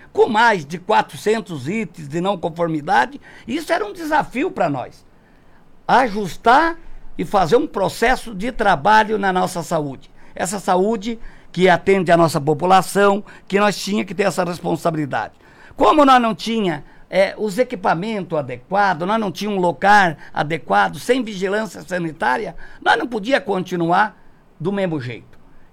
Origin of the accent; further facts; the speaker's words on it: Nova Esperança, Paraná, Brazil; nasci em Nova Esperança, me criei em Nova Esperança